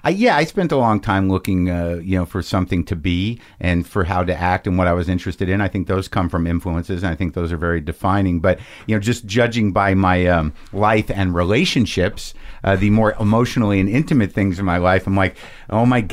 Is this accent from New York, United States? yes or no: no; Albuquerque, New Mexico, United States; I grew up in Albuquerque, New Mexico. My parents are from Jersey.